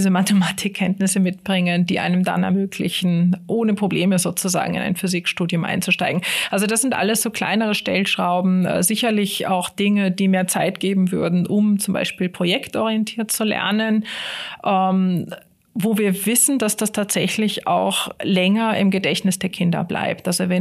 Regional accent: Cologne, North Rhine-Westphalia, Germany; aufgewachsen bin ich in Köln. Tatsächlich aber, bis ich eingeschult worden bin, war ich sehr, sehr oft auch in Wien. Meine Mutter kommt aus Wien, mein Vater aus Deutschland.

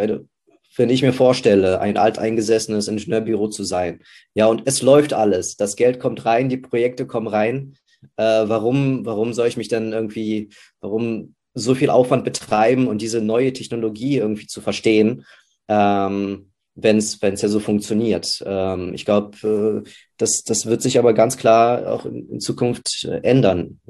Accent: Berlin, Germany; ich als Berliner

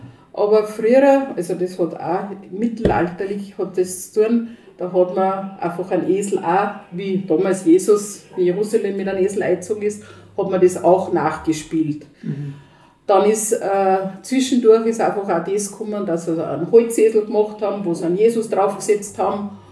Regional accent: Lower Austria, Austria; Die Palmbuschen, wie bei uns daheim in Niederösterreich, hat man dann oben

